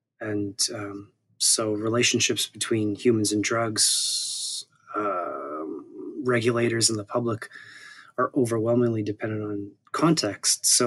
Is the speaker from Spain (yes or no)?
no; Saskatoon, Saskatchewan, Canada; The city's called Saskatoon in the province of Saskatchewan. I dare you to say that fast.